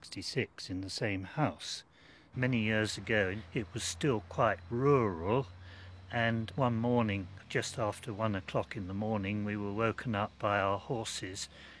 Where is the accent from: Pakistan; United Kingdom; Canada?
United Kingdom; moved away as an adult; now in Kenya; I was born and bred in Britain and came and joined the Survey of Kenya as part of the Colonial Office in 1961 and have remained in Kenya ever since.